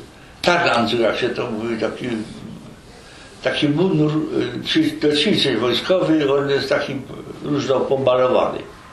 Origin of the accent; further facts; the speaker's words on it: Katowice, Silesian Voivodeship, Poland; ja po polsku mówię, zresztą ja mówię trochę po rusku, nie? To już jest, to my się szybko dogadali, że ja jestem z Katowic, z Śląska